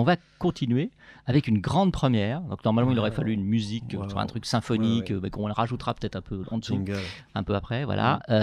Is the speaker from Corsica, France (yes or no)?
yes; Corsica, France; moi je suis corse d'origine.